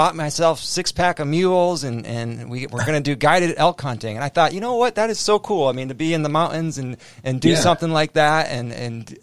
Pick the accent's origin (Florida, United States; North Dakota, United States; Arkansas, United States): North Dakota, United States; I grew up in North Dakota. What can I say?